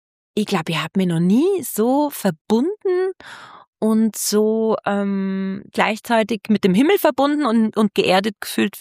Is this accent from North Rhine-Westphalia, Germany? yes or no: no; Hesse, Germany; moved away; Ich komme aus dem Rheingau.